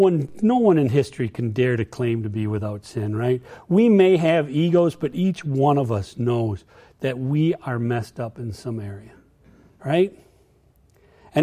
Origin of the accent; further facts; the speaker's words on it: Minnesota, United States; Growing up in Minnesota in the 70s before global warming hit, we had a lot of snow.